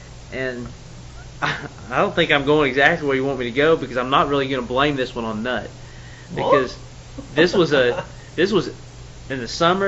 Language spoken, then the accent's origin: English; Arkansas, United States; I know that I'm from Northwest Arkansas, and I'm part of the cult up there of Malzahn